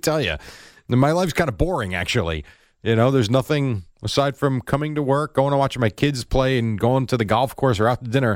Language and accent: English; New Jersey, United States; See, I don't look at myself as an Italian. I grew up in New Jersey.